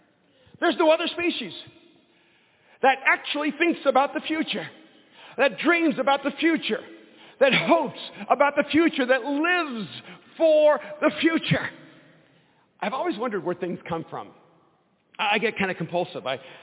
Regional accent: El Salvador

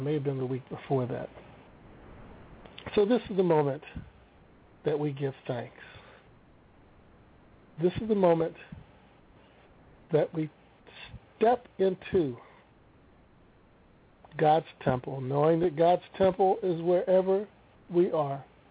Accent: Missouri, United States; Now, you know, I'm from Missouri, which is a show me state.

